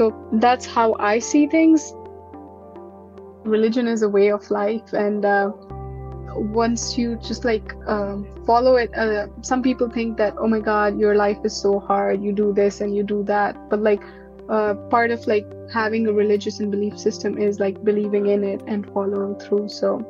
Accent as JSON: {"language": "English", "country": "Pakistan", "lives_now": "New York City, United States", "said": "I'm originally from Pakistan. I've been in New York City for the last 7 years of my life. And growing up, I was affiliated with Islam, and that's the religion I currently follow as well. As a practicing Muslim"}